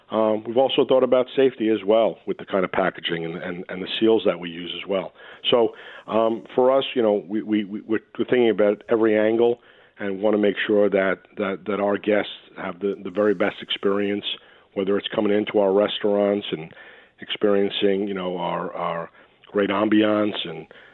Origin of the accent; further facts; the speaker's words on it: New York, United States; I remember, you know, growing up in the New York area, and if you wanted to get something delivered, your choice was basically pizza.